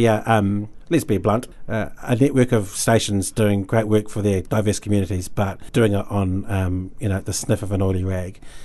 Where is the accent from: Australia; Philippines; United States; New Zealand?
New Zealand; Christchurch, Canterbury; I was born and raised in Christchurch, but I wasn't here for the quakes.